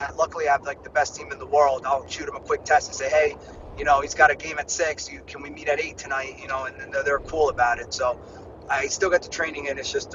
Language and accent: English; Paterson, New Jersey, United States; My parents, you know, came here from the Dominican Republic, and they had me, and I was born in Patterson, and I've just always been in that area, but always Northeast Jersey boy.